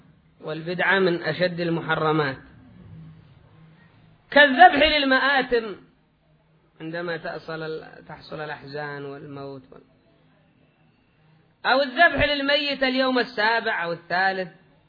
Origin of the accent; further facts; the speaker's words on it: Yemen; هذا عندنا في اليمن الأحكام الجاهلية